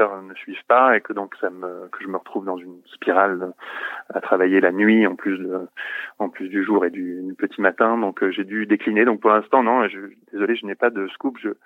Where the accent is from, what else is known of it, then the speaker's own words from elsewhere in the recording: Switzerland; moi, je suis suisse, à la base.